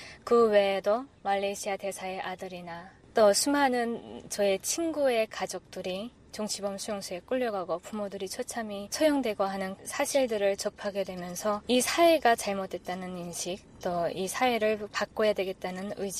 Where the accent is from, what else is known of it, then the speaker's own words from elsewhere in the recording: Pyongyang, North Korea; 저는 평양에서 나서 자랐고요. 리설주가 다녀서 잘 알려진 금성학원에서 초등학교를 졸업했습니다. 중고등학교는 평양 외국어 학원에서 중국어, 영어를 전공을 했습니다.